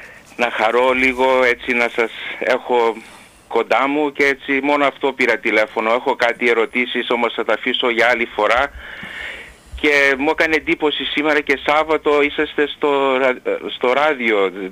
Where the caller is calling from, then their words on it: Toronto, Ontario, Canada; από το Τορόντο, Καναδά.